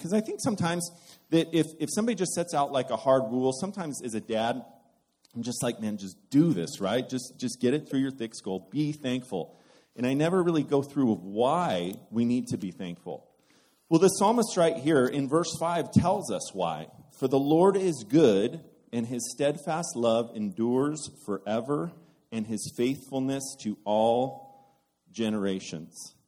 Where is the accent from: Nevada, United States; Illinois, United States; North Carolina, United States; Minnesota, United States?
Nevada, United States; Carson City; Like Louis said, I'm originally from Carson City, Nevada, and for some reason, Louis kind of looked at a punk 18-year-old kid with very bad intentions